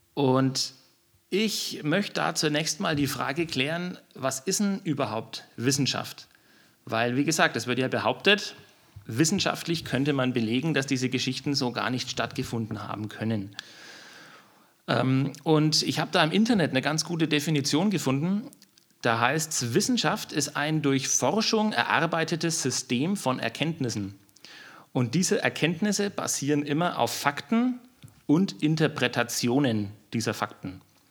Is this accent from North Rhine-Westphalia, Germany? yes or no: no; Bavaria, Germany; also born or lived in Nuremberg; in Niederbayern. Mhm. Und war dann lange Jahre, nachdem ich beruflich nach Nürnberg gezogen bin